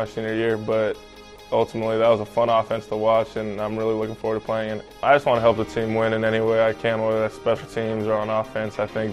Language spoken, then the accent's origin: English; California, United States; I grew up in California. I went to Stanford University in Northern California